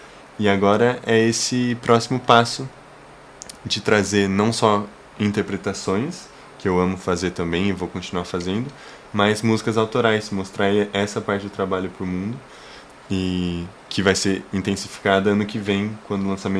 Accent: Botucatu, São Paulo, Brazil; eu sou de Botucatu.

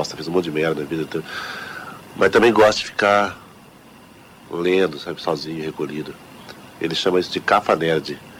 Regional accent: Londrina, Paraná, Brazil; Eu passei toda a minha infância no Jardim do Sol, em Londrina. E é um bairro de periferia, muito marcado por uma certa violência e tal, porque perto de favela.

